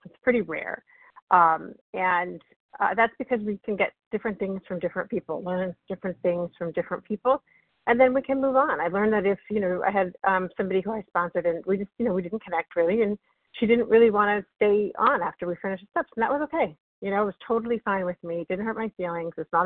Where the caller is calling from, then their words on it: Massachusetts, United States; from Massachusetts.